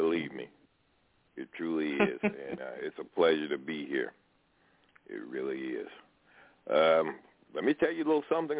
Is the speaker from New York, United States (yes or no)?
no; Dayton, Ohio, United States; born there; I'm 69 years old. I was born in Dayton, Ohio.